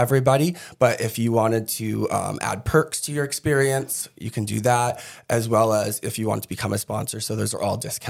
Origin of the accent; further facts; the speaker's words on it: Andover, Massachusetts, United States; And I grew up in Andover, too. So there's a lot of, like, artsy businesses out there